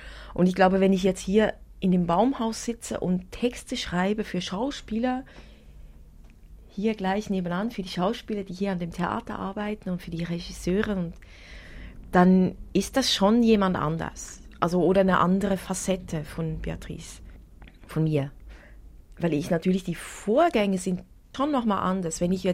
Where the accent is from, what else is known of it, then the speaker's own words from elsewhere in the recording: Central Switzerland, Switzerland; Also, genau, ich bin in der Innerschweiz aufgewachsen, auf einem Schweine- und Schafzuchtbetrieb. Wir sind 9 Geschwister